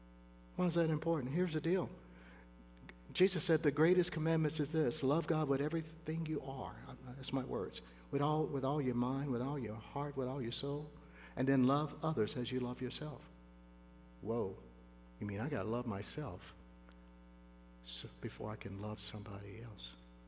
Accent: the South, United States; my amazing background as a black man growing up in the South

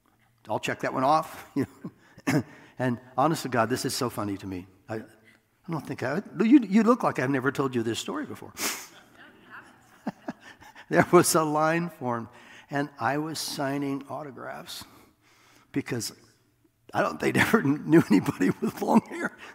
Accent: Iowa, United States; But dude, I'm from Iowa, dude, 50's a crowd, you know.

